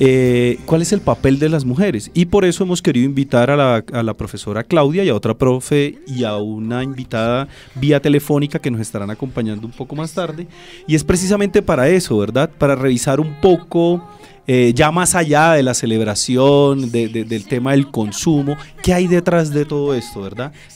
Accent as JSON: {"language": "Spanish", "town": "Barrancabermeja", "region": "Santander", "country": "Colombia", "said": "por la cultura en la que crecimos, ¿no? Una cultura, yo soy de Barranca Bermeja, una cultura propia, ¿verdad? Machista, patriarcal"}